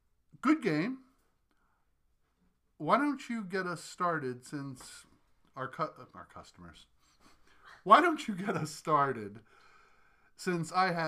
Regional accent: New York, United States; and again, I grew up in the New York area

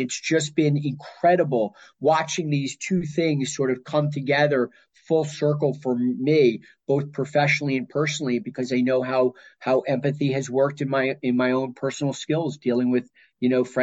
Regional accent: New Orleans, Louisiana, United States; also born or lived in New Jersey; I was originally born in New Jersey, and I moved down there in New Orleans. I was there for most of my early schoolin

